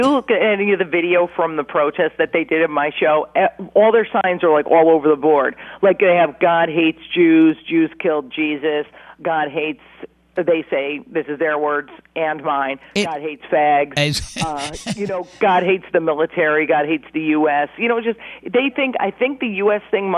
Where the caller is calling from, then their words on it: New York, United States; Well, you know, I'm calling from New York, and you can hear me pretty clear